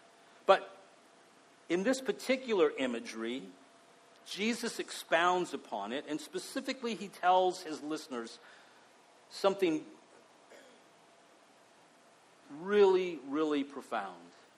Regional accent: El Paso, Texas, United States; also born or lived in Mexico / Pacific Northwest, United States; I have lived all over North America. I grew up in the Chihuahuan Desert in El Paso, Texas, and living and working in Mexico and things like that.

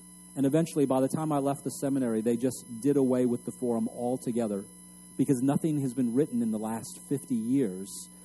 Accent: El Paso, Texas, United States; I grew up in El Paso, Texas, and one of the things we always talk about is the purple mountain majesties.

